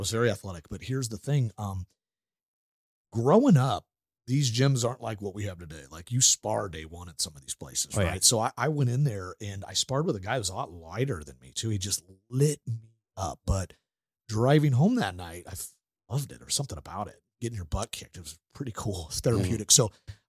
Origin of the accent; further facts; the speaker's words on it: Wood River, Illinois, United States; Yeah. So I grew up in a little town called Wood River, Illinois, right? Okay. So. About 25 minutes from the city, St. Louis, so right on the other side. I grew up there, graduated from Wood River High Schoo